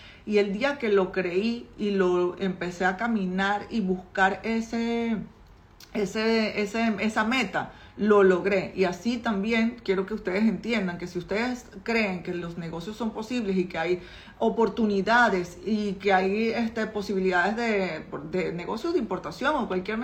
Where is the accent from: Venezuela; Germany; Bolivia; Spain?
Venezuela; moved away; después que yo me mudé aquí hace 10 años, como venezolana, ustedes todos deben saber que hemos vivido una crisis y unos altibajos y unas locuras que han pasado en mi país los últimos años, las últimas décadas, mejor dicho.